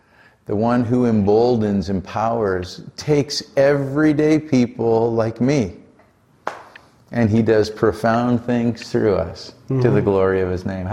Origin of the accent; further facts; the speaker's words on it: Canada; But we are from Canada here.